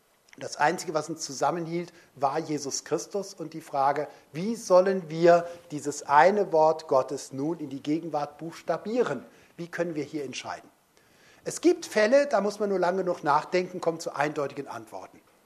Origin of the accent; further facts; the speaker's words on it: Cologne, North Rhine-Westphalia, Germany; Als Kölner liebe ich Fleischküchle